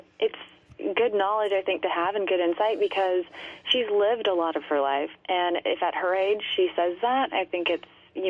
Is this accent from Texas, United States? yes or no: yes; Texas, United States; It was good. It was it's a small town, 10,000 people town, like right on the water.